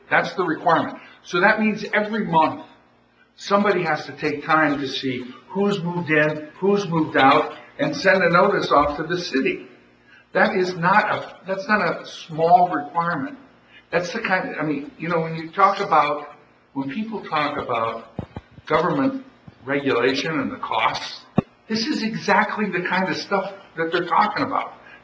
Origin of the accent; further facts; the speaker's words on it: Youngstown, Ohio, United States; maybe it's because I grew up in Youngstown, but we didn't like rats when I was a kid growing up